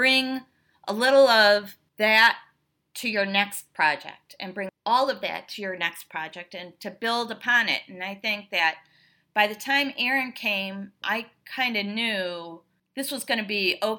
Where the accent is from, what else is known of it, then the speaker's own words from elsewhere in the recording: Midwest, United States; and I'm from the Midwest, and I'd be more than happy to run your production office from Chicago.